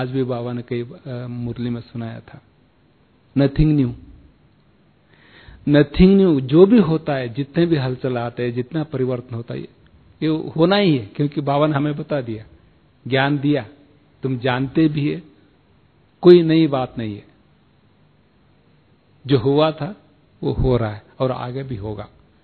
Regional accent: South India, India; moved away; also born or lived in Delhi; मैं साउथ में पैदा हुआ, साउथ में पढ़ा, साउथ में ज्ञान लिया, फिर दिल्ली में जाके सेवा किया, फिर मधुबन आया

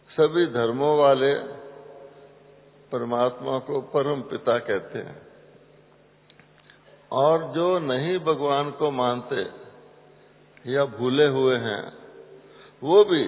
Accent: Maharashtra, India; मैं महाराष्ट्र का रहने वाला हूं

